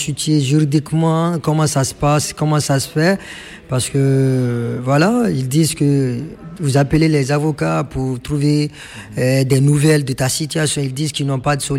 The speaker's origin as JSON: {"language": "French", "country": "Mali", "lives_now": "Paris, France", "said": "Je suis malien d'origine et de nationalité. Je suis à Paris depuis le mois de novembre"}